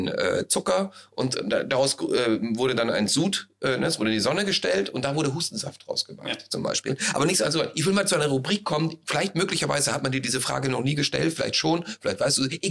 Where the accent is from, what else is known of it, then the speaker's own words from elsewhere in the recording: Austria; now in Germany; als ich bin ja Österreicher.